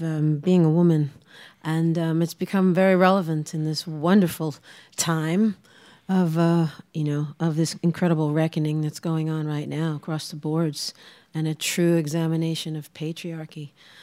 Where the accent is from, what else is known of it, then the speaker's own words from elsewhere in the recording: New York, United States; I grew up Irish-American in New York, and it was palpable, you know, being Irish.